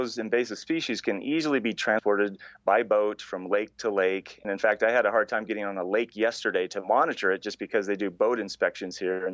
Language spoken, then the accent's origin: English; Washington, United States; Well, I'm from the Pacific Northwest, so growing up, I water skied on Silver Lake near Castle Rock, Washington, by Mount St. Helens.